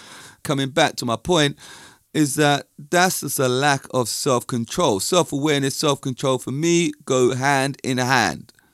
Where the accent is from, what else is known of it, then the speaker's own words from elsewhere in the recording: London, United Kingdom; born there; You know what a Londoner is. I was born in London. Proud of it.